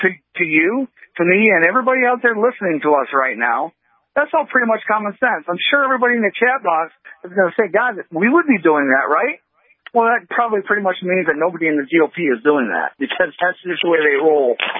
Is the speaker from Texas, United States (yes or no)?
no; Pennsylvania, United States; Pennsylvania where I grew up with coal miners.